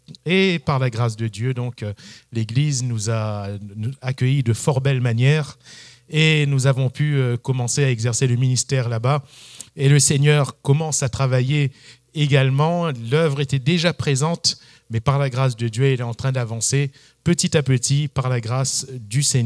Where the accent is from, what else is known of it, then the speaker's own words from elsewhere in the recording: Réunion, France; On vient de France et plus précisément, pour ceux qui connaissent, de l'île de la Réunion. Oui, une petite île dans l'océan Indien, à côté de l'île Maurice, et un département français. Et on a pu grandir et exercer également le ministère là-bas pendant une vingtaine d'années